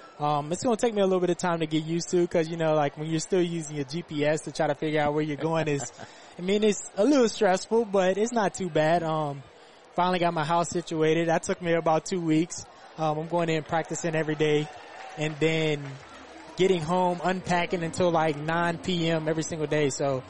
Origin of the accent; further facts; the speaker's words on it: Altavista, Virginia, United States; Me growing up in Alta Vista is not a place that a lot of people go Division I from.